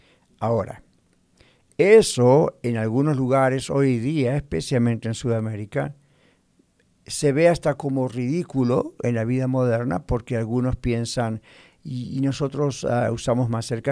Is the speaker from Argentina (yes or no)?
yes; Argentina; now in United States; no son las mismas que de pronto en mi país de origen, Argentina. Entonces, pueden ser ofensivas. Cuando yo llegué hace 40 años a los Estados Unidos, mi manera de hablar en castellano